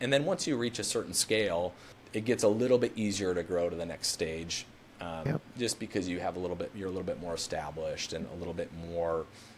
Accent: Midwest, United States; Yeah. I'm debt adverse. I'm from the Midwest. Pretty conservative. Okay. You know, just how I was raised, I'm debt averse.

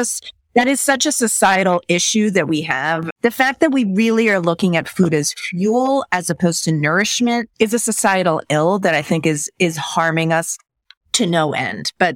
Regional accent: Israel; now in United States; Well, I'm from Israel originally.

